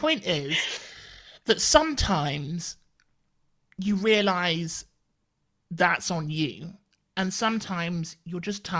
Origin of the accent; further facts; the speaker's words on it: South West England, United Kingdom; I grew up in Devon, which is, and I like to joke that in the 90s, my family was the black population of the town I grew up in.